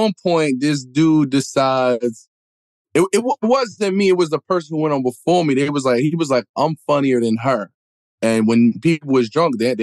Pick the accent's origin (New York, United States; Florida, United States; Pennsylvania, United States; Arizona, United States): New York, United States; New York City; But I'm from New York City. I'm from the hood.